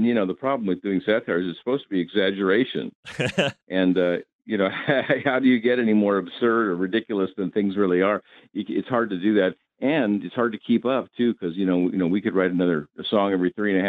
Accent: San Francisco, California, United States; born there; I was born in San Francisco, and, we live in Northern California now, too.

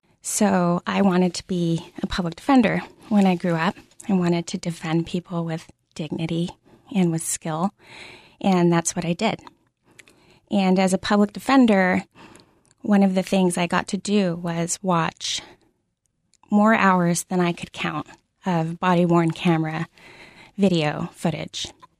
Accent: Santa Ana, California, United States; I grew up in Southern California in a largely Latino area called Santa Ana.

